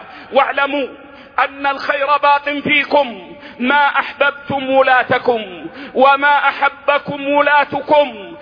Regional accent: Saudi Arabia; بلادنا السعودية

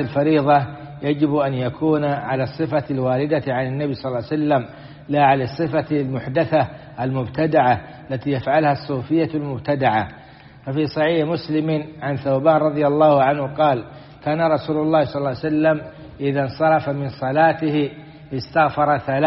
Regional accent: Saudi Arabia; نحمد الله تعالى في بلادنا المملكة العربية السعودية

